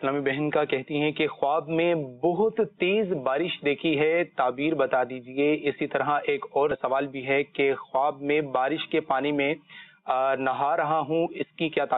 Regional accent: Darya Khan, Punjab, Pakistan; اور میں دریا خان سے ہوں۔

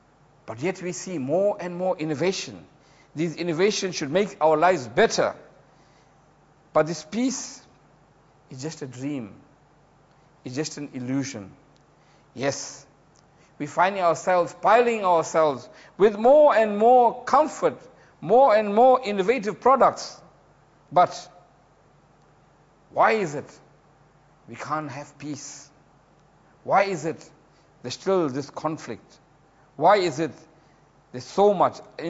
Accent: South Africa; Even I am from South Africa, Islam came even to Africa and to South Africa.

